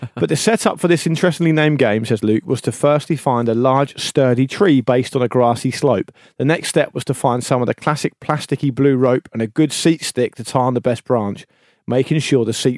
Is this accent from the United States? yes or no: no; Leeds, Yorkshire and the Humber, United Kingdom; now in Basingstoke, United Kingdom; I'm originally from Leeds, and that's where I lived when we played, but I now live in Basingstoke.